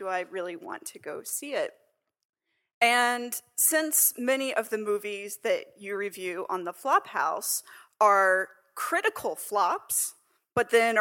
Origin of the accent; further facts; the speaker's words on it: New York, United States; Here in New York.